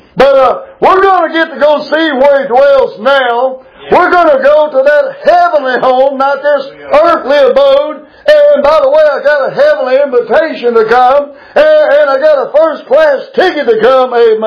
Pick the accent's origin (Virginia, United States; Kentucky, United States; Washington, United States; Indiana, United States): Kentucky, United States; They're going to know we're from Kentucky when we get there, Sharon.